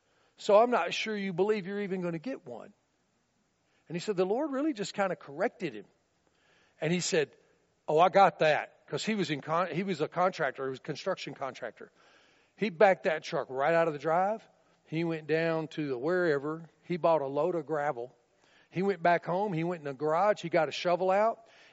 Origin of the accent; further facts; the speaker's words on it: Tennessee, United States; I grew up in Tennessee. I rode my whole childhood on the fender well of a pickup truck